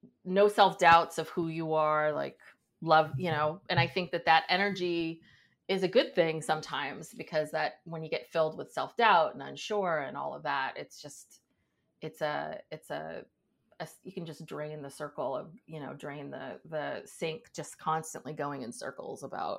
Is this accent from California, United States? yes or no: yes; California, United States; now in San Francisco Bay Area, United States; I'm a Northern California girl I live in the San Francisco Bay Area.